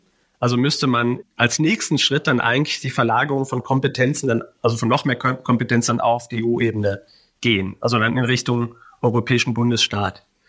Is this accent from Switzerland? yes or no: yes; Switzerland; born there; da ich gebürtig aus der Schweiz bin